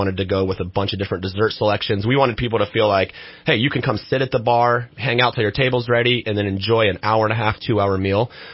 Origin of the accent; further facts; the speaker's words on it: Redding, California, United States; Born and raised in Reading, Shasta High School, Shasta College, took off to Chico State for a spell.